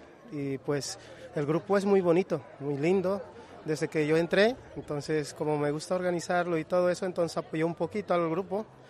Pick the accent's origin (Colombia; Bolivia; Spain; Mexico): Bolivia; now in Ireland; Realmente Bolivia está creciendo en Irlanda y es lo más bonito. Queremos ser más unidos y lograr muchas cosas más aquí y que nos respeten como bolivianos.